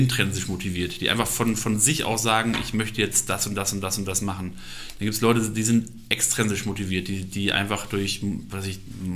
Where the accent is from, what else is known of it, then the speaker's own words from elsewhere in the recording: Schüttorf, Lower Saxony, Germany; born there; fahr mal nach Schüttorf, da wo ich geboren bin